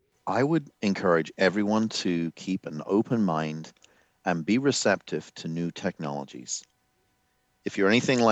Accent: England, United Kingdom; So I am from England originally

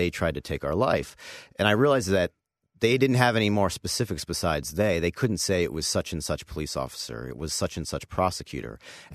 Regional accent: Cleveland, Ohio, United States; I knew, you know, I'm from Cleveland. I had reported there for a number of years. I knew the city.

